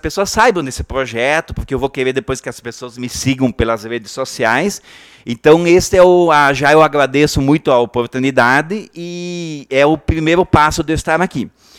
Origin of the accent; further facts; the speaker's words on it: Guaporé, Rio Grande do Sul, Brazil; que eu vou ter orgulho de falar que eu sou de Guaporé.